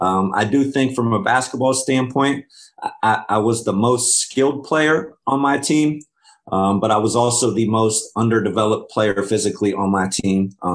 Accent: Bolivar, Ohio, United States; I grew up in Bolivar, Ohio. I played my high school basketball at Tuskegee Valley High School.

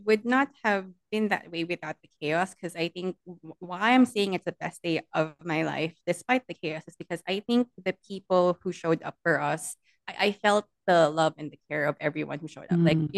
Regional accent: Philippines; moved away; I'm an immigrant from the Philippines

